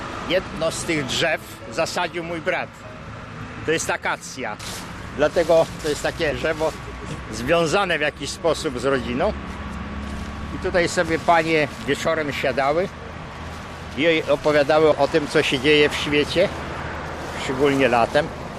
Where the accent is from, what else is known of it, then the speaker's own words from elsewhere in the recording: Białystok, Podlaskie Voivodeship, Poland; born there; Urodziłem się w Białymstoku, tak, w czasie wojny polsko-bolszewickiej.